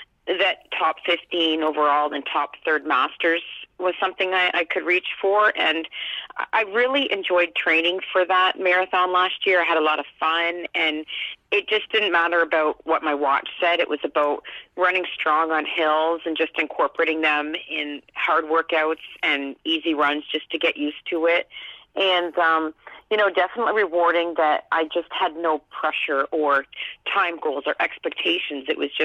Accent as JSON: {"language": "English", "country": "Canada", "said": "how great to have been part of that as a Canadian on a day like that where our weather, you know, worked well for us."}